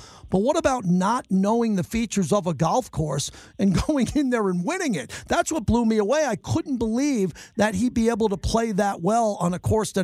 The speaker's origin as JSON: {"language": "English", "town": "Farmingdale", "region": "New York", "country": "United States", "tie": "born or raised there", "said": "That's my hometown, actually. I grew up in Farmingdale, Bethpage, and I can't wait for that."}